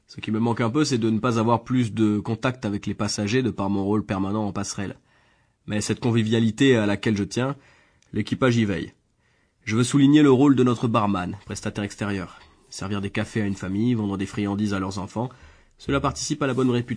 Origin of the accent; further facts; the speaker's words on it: Rochefort, Nouvelle-Aquitaine, France; born there; Je suis né à Rochefort-sur-Mer et j'habitais Chilet, en Charente-Maritime.